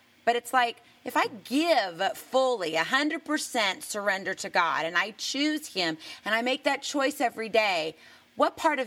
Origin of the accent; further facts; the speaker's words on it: Hawaii, United States; Yeah, I'm from Hawaii. I love flip-flops too.